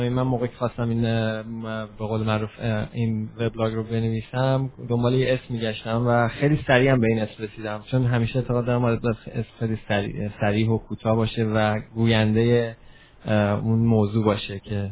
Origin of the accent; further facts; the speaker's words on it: Iran; now in Los Angeles, United States; تقریبا 29 سالمه و 4 ساله که از ایران اومدم و در لس آنجلس زندگی میکنم.